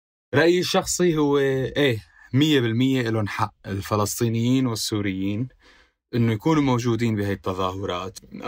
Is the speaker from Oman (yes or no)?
no; Syria; now in Lebanon; كوني سوري